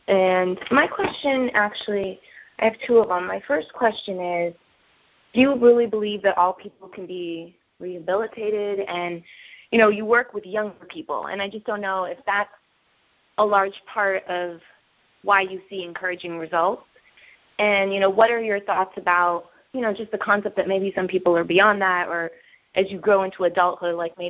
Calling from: Chicago, Illinois, United States; I'm calling from Chicago.

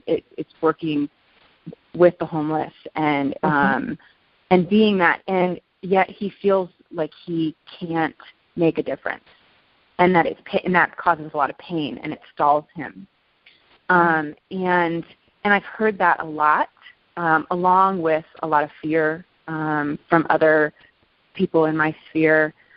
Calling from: Denver, Colorado, United States; I'm calling in from Denver, Colorado.

